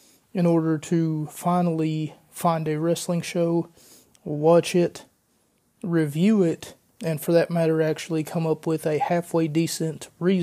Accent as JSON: {"language": "English", "region": "West Virginia", "country": "United States", "said": "Charleston, West Virginia, of course, is my hometown. Well, not Charleston specifically, but West Virginia is where I'm from. It's sort of my hometown"}